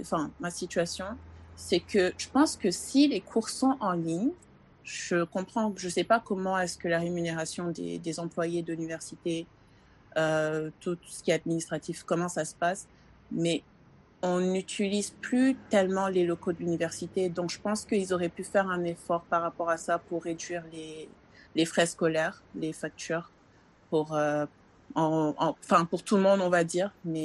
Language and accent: French; Senegal; now in Montreal, Canada; je viens du Sénégal. Je suis étudiante à l'Université de Montréal.